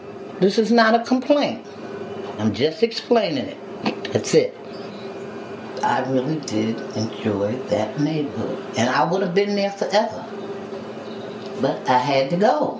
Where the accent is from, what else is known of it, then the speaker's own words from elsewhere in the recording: Philadelphia, Pennsylvania, United States; now in Baltimore, United States; I lived in East Baltimore ever since I came here from Philadelphia back in 1961.